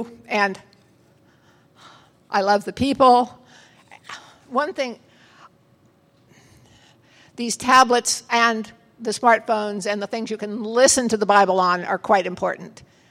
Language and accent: English; United States; because I speak English. I'm an American.